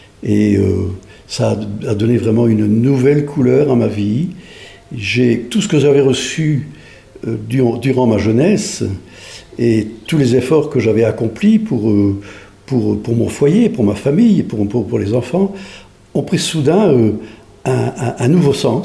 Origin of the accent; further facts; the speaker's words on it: Auby, Hauts-de-France, France; Moi, je viens du Nord, une petite localité qui s'appelle Auby, près de Douai. Je suis né en 1939, pratiquement à la déclaration de guerre.